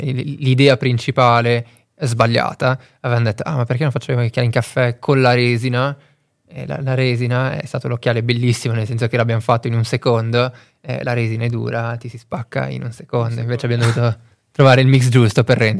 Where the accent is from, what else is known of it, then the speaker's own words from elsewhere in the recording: Lugano, Ticino, Switzerland; io sono di Lugano, ho studiato presso l'Università della Svizzera Italiana, ho fatto sia il bachelor che il master in economia e management